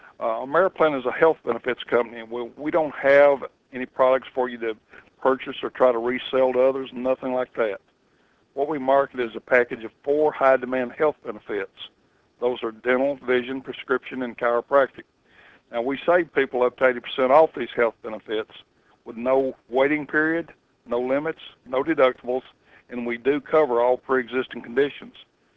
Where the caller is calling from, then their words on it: Greensburg, Kentucky, United States; I live in Greensburg, Kentucky.